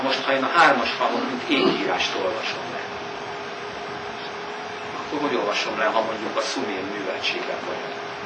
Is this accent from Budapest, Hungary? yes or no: no; Békés, Hungary; de ott Békés Csaba felé nagyon sok, ahonnan én jöttem.